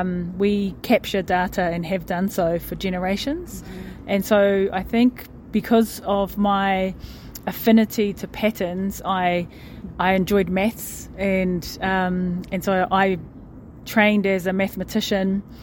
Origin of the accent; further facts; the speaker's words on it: New Zealand; I'm from Aotearoa, New Zealand, from the Indigenous people. I affiliate to the tribes of Tūhaurangi and Ngāti Whakaue.